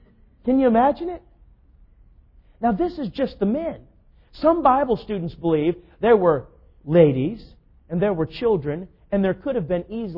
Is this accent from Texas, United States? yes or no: no; Minnesota, United States; also born or lived in North Carolina; Now, I grew up in Minnesota